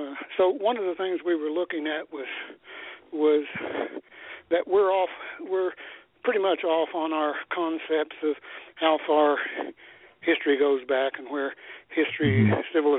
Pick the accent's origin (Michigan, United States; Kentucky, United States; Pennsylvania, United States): Kentucky, United States; I'm from Kentucky, but like a lot near the state of Missouri